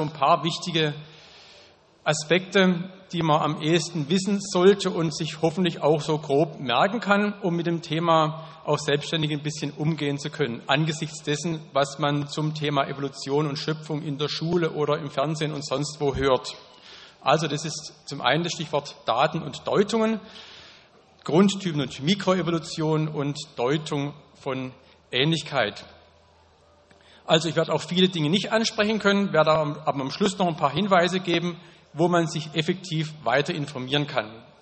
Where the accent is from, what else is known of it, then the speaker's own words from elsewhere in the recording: Klosterreichenbach, Baden-Württemberg, Germany; Ich komme aus dem Nordschwarzwald, aus dem Murgtal, genauer gesagt aus Kloster Reichenbach.